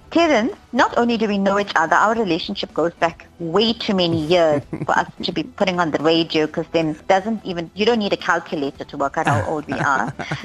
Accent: Umzinto, KwaZulu-Natal, South Africa; I was growing up in Umzinto on the south coast of KZN.

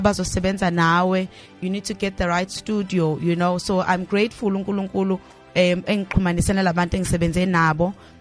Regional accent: Durban, KwaZulu-Natal, South Africa; I'm born and bred in Durban. Ngazalelwa eFolweni.

